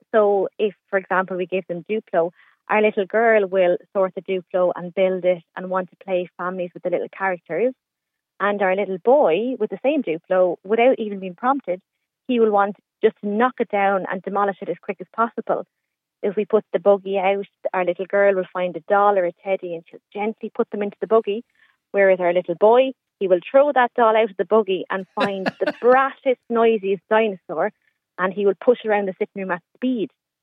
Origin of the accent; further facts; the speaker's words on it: County Carlow, Ireland; I'm actually from Carlow